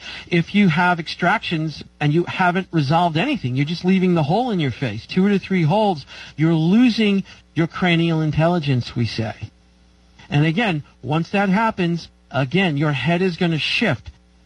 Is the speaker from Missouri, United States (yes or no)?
no; New York, United States; I'm tired of the clouds, but I'm from New York, so that's a slanted opinion.